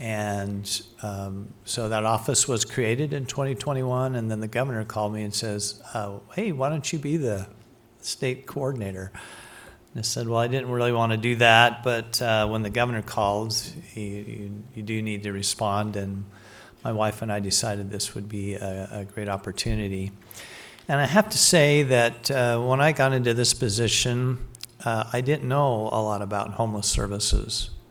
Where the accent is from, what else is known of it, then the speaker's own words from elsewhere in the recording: Logan, United States; we grew up in Logan together and graduated from high school